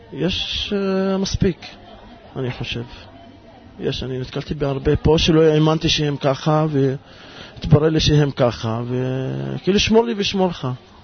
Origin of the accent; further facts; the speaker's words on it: Jerusalem, Jerusalem District, Israel; אני ירושלמי וערבי.